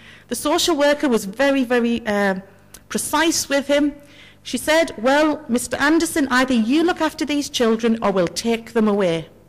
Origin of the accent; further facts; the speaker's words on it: Spennymoor, North East England, United Kingdom; now in Newcastle, United Kingdom; I was born and brought up in Spennymoor, County Durham, so you need to know I'm not a proper Geordie. I need to confess that now, although I live and work in Newcastle now. I was brought up in a Christian family